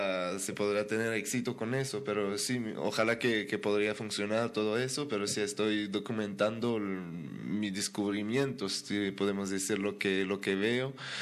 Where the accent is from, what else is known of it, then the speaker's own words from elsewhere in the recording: Quebec, Canada; Spanish is a second language; soy de Quebec, de la parte francesa de Canadá.